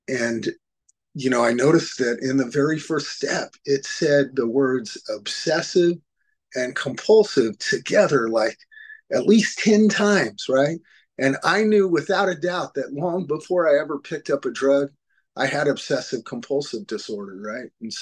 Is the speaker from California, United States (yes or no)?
yes; Fresno, California, United States; I came from Fresno, which is where I'm from, to the Bay Area to go through a long-term treatment program.